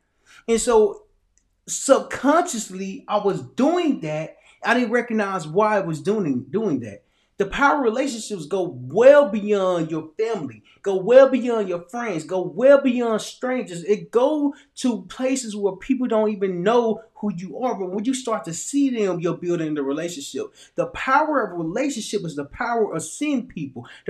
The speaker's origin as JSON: {"language": "English", "town": "Little Rock", "region": "Arkansas", "country": "United States", "tie": "born or raised there", "said": "So growing up in Little Rock, Arkansas, my mama, who was a single mother, raised three boys by herself."}